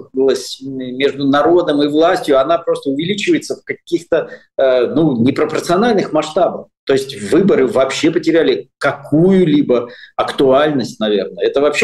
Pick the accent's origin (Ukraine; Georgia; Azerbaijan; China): Azerbaijan; Baku; now in Saint Petersburg, Russia; я помню, я рос в Баку